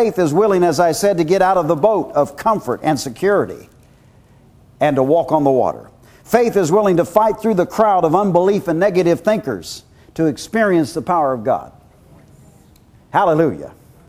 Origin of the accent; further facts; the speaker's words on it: Iowa, United States; I'm just from Iowa, and my wife's from Minnesota